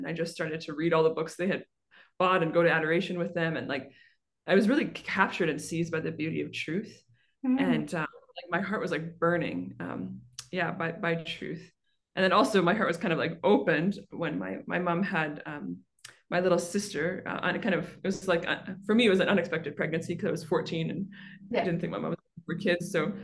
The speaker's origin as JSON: {"language": "English", "region": "Western Canada", "country": "Canada", "said": "I'm Canadian, so born in Canada, so Western Canada. I always say where I'm from, it's so cold in the winter that you have to plug your car in because the oil will freeze."}